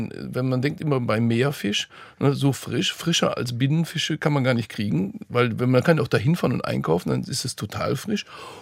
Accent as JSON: {"language": "German", "town": "Bottrop", "region": "North Rhine-Westphalia", "country": "Germany", "tie": "born there", "said": "und ich bin ja selber auch gebürtiger Westfale."}